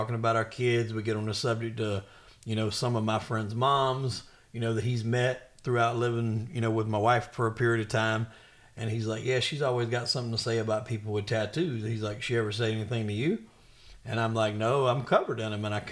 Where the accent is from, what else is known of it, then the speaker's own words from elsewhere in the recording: the South, United States; Look, I'm from the South. Like, when I was 18 years old, I bought my first shotgun.